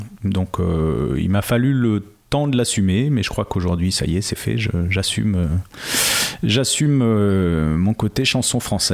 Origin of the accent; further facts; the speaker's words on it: Bourgogne-Franche-Comté, France; Je suis originaire du Jura. Je suis arrivé dans la région des Deux-Sèvres il y a maintenant pas loin de 10 ans. C'était en 2009.